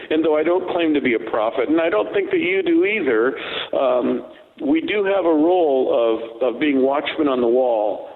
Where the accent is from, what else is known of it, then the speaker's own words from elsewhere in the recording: California, United States; And in your state, I say your state, it's my home state, but where you live is a state of confusion